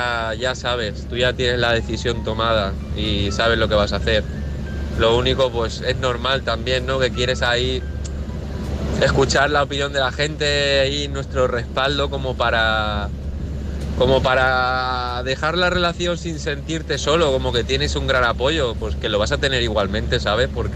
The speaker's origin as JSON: {"language": "Spanish", "town": "Valencia", "region": "Valencian Community", "country": "Spain", "said": "Salió de Barcelona y nada, voy para Valencia, para casa"}